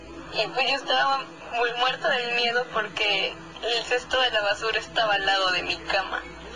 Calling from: San Luis Potosí, Mexico; de San Luis Potosí.

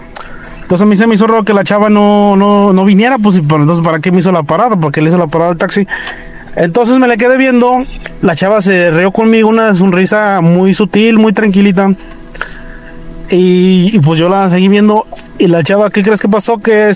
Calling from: Aguascalientes, Mexico; yo soy taxista y soy de Aguascalientes.

